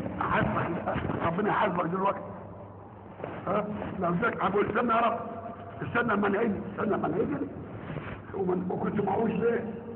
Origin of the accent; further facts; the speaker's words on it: Egypt; بلدنا مصر، مصر العزيزة، مصر الغنية، مصر القوية على حافة الهلاك